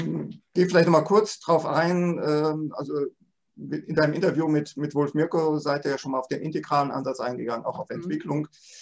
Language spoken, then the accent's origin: German; North Rhine-Westphalia, Germany; born there; now in Bad Homburg, Germany; ich bin gebürtiger Westfale, habe in Dortmund studiert, damals Informatik. Bin dann vor 30 Jahren nach Bad Homburg gezogen.